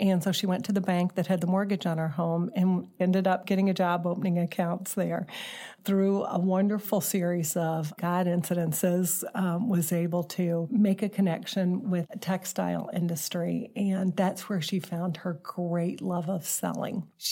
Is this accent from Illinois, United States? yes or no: no; St. Louis, Missouri, United States; So I grew up here in St. Louis with lots and lots of trips home to Atlanta.